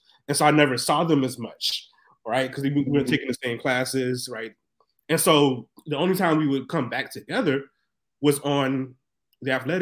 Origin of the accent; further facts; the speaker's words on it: Orangeburg, South Carolina, United States; So I grew up in first 5 years in Orangeburg.